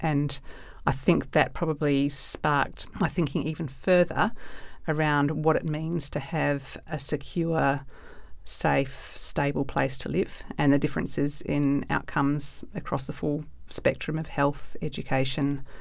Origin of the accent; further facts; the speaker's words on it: Canberra, Australian Capital Territory, Australia; moved away as an adult; now in New Zealand; Yeah. So I grew up in Canberra in Australia, having moved there with my mum. And then 5 years ago, moved back to Aotearoa with my partner and children.